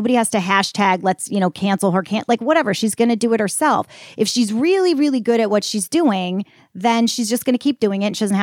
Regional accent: Cleveland, Ohio, United States; I grew up in Cleveland. I didn't even know what sushi was.

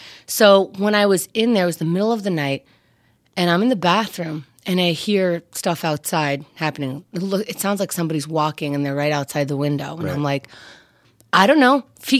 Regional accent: New York, United States; but I grew up in New York, so that wasn't, it wasn't in the culture over here.

